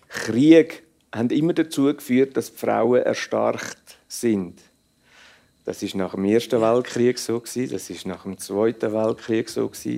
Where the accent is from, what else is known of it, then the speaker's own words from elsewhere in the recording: Switzerland; accent: Swiss German; oder ich rede Schweizerdeutsch, das verstehen Sie.